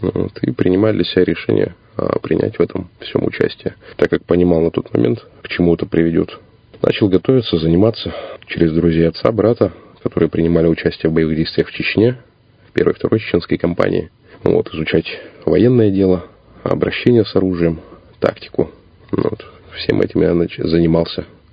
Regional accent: Irkutsk, Irkutsk Oblast, Russia; born there; Родился в Иркутске

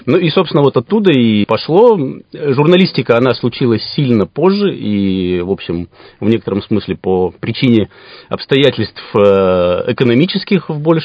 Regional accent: Irkutsk, Irkutsk Oblast, Russia; born there; Да, я родился в Иркутске.

